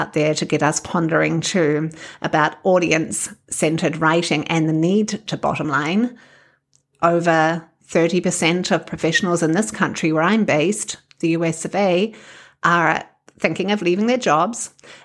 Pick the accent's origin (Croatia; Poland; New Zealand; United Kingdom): New Zealand; now in Wisconsin, United States; I'm a New Zealander, a communications coach, and a narrative coach based in the fine state of Wisconsin.